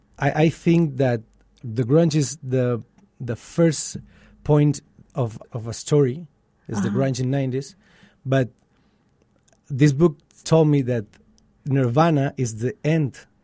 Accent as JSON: {"language": "English", "town": "Barcelona", "region": "Catalonia", "country": "Spain", "second_language": "English", "said": "Yeah, I'm from Barcelona. And El Paso is a strange city for me 4 years ago. Mm-hmm. And right now is like my second home."}